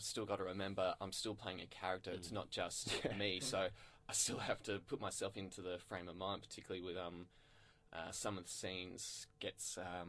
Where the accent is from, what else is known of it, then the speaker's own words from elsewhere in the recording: Perth, Western Australia, Australia; now in Melbourne, Australia; Yep, grew up in Perth. Moved over to Melbourne last year.